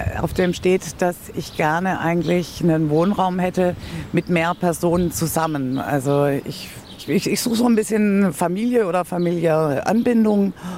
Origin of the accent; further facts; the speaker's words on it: Stuttgart, Baden-Württemberg, Germany; born there; moved away as an adult; ich lebe seit 20 Jahren hier in der Ecke und komme gebürtig aus Stuttgart.